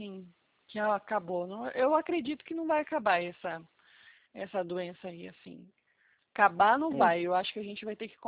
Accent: Presidente Prudente, São Paulo, Brazil; Eu sou aqui do estado de São Paulo, Presidente Prudente.

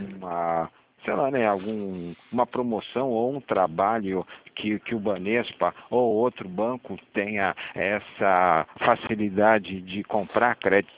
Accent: São Paulo, Brazil; now in Santos, Brazil; tô em Santos, né? Tô aqui em São Paulo. Sou paulistano, mas tô morando aqui em Santos.

